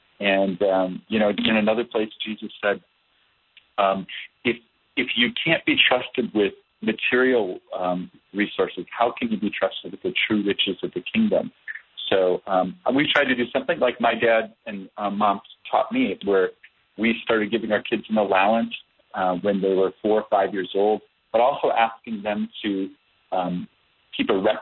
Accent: Minneapolis, Minnesota, United States; Well, when as kids growing up in Minnesota, I'm from Minneapolis.

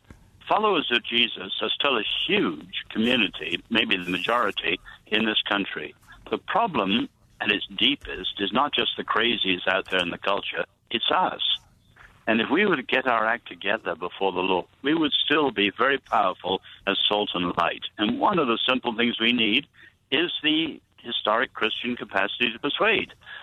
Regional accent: England, United Kingdom; I'm English. I'm not American.

